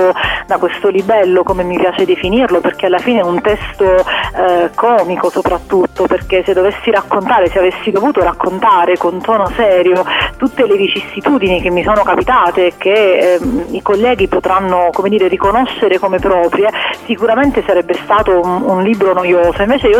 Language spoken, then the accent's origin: Italian; Potenza, Basilicata, Italy; moved away as an adult; come insomma si sentirà dal mio accento, io provengo da giù, io sono lucana, di Potenza per l'esattezza, ma dal 2011, dall'anno scolastico 2011-2012, mi sono trasferita in Toscana